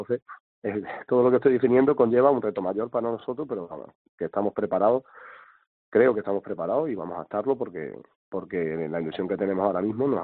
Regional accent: Almendralejo, Extremadura, Spain; La suerte que tengo es que no vivo allí. Soy de Almendralejo.

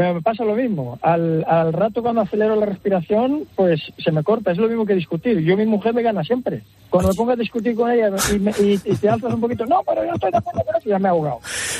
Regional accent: Angola; now in Palma, Spain; Yo soy de Angola, vivo aquí en Palma de Mallorca

